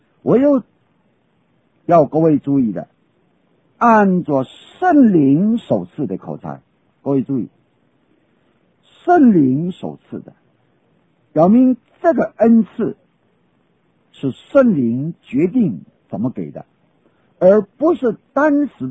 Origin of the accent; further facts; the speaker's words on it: Xinghua, Fujian, China; first language Xinghua; Chinese is a second language; 比方说我今天我的母语是讲兴化话，福建的兴化